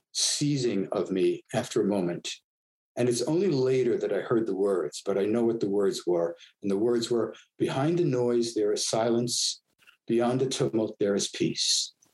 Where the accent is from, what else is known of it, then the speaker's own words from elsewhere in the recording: Brooklyn, New York, United States; I grew up in Brooklyn, New York.